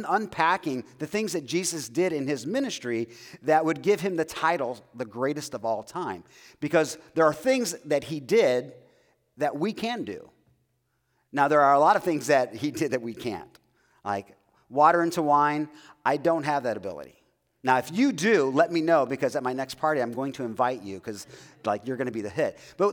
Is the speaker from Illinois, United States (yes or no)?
yes; Chicago, Illinois, United States; I grew up in Chicago, so I grew up when Michael Jordan was reigning the NBA.